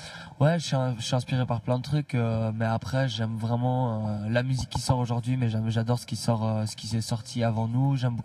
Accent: Brussels, Brussels-Capital Region, Belgium; on vient de la même ville, on vient de Bruxelles

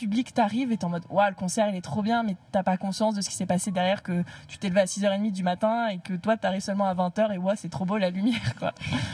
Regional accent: Grand Est, France; Ça fait un an et demi que je suis ici. Avant, je travaillais dans une autre salle de concert. Du coup, je vous disais avant, je viens des Vosges, je viens du nord-est de la France.

